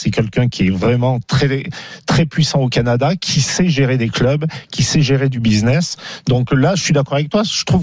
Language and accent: French; Romans-sur-Isère, Auvergne-Rhône-Alpes, France; Moi, je suis originaire de la Drôme, Roman.